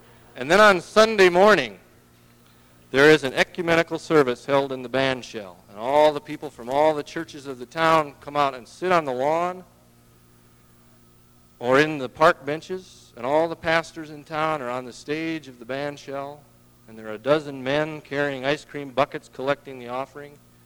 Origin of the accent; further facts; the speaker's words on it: Clear Lake, Iowa, United States; if you had been in my hometown, Clear Lake, Iowa's fun capital, we would have spent the whole day down at the city park.